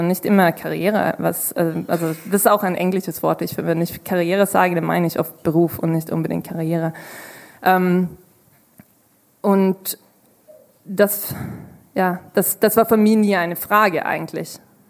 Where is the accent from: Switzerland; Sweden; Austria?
Sweden; northern Sweden; moved away; Aber ich komme aus dem Norden, also wirklich, danke, aus sehr weit aus dem Norden, fast Polarkreis. Und komme da aus einem relativ kleinen Ort.